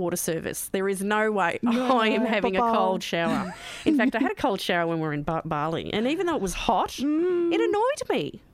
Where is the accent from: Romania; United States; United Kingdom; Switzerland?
United Kingdom; England; Because I'm quite white, right? So feta cheese colour white because I'm English.